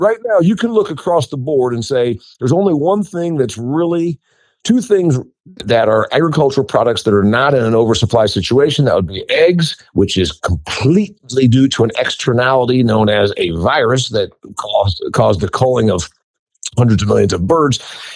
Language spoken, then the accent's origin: English; Indiana, United States; And I'm from Indiana. Obviously, we grow corn. You know, it's the Eastern Corn Belt.